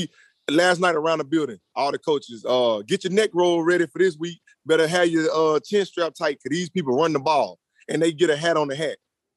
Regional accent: Louisiana, United States; he that guy that when you growing up in Louisiana, man, I ain't gonna lie, he like God around there.

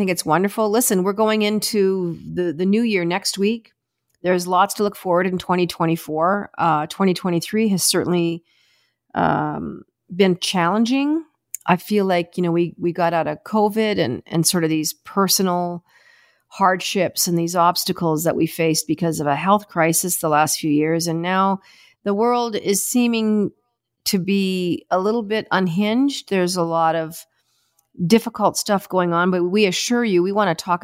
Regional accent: Wales, United Kingdom; I'm Welsh.

